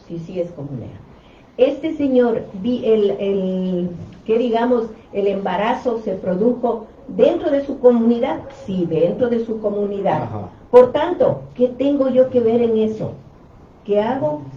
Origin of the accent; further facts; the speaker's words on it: Quito, Pichincha, Ecuador; Yo vivo en Quito, nací en Quito, me moví en Quito.